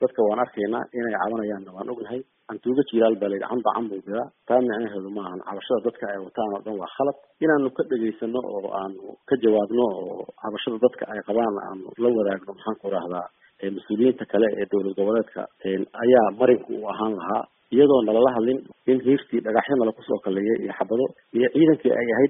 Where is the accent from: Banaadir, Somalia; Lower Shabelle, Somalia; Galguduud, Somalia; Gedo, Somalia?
Gedo, Somalia; Garbahaarey; anigu garbaharay baan ku dhashay oo ka imid